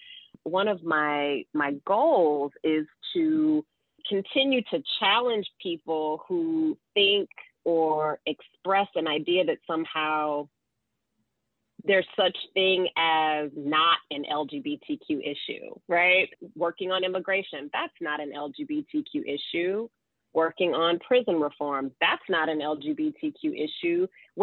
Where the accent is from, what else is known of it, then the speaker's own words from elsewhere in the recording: Georgia, United States; also born or lived in Colorado; I'm from Georgia originally, lived in Colorado on and off for about 8 years.